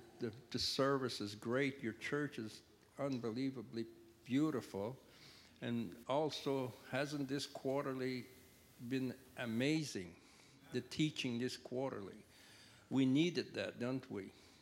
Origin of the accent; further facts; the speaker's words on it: Merced, California, United States; I'm blessed to be here this morning. I'm from Merced.